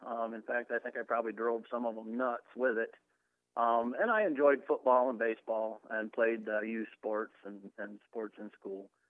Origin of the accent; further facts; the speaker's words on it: Michigan, United States; Well, I grew up in Michigan. Was born and raised there.